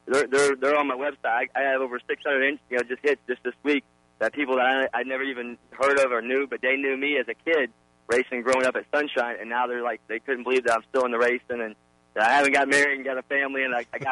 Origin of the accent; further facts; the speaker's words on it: Illinois, United States; And I'm from Illinois, St. Louis area, and I remember him as a kid going to him and getting his autograph.